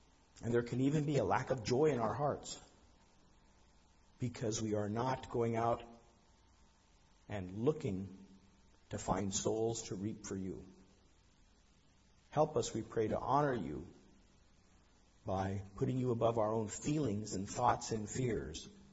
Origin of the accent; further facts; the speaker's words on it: Colorado, United States; I'm from Colorado. Sometimes Colorado doesn't score any points against Nebraska.